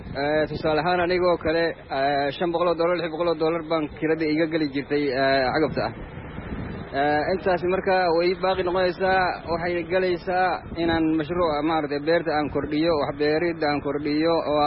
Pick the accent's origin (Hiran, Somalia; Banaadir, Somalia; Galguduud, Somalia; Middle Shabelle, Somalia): Middle Shabelle, Somalia; Balcad; waxaan ka socdaa Baalade, gudayaashii Baalade aan ahay.